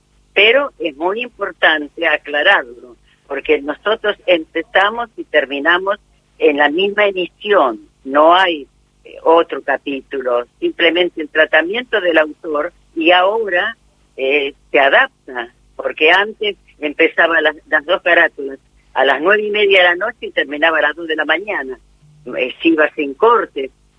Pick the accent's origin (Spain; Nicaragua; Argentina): Argentina; nosotros somos dramaturgos argentinos